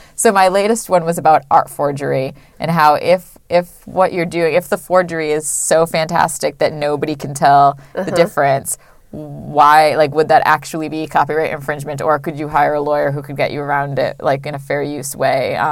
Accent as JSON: {"language": "English", "region": "Northeast", "country": "United States", "said": "I'm originally from the Northeast, so in the summertime I did a whole tour of like bookstores on Cape Cod and New Hampshire and Maine"}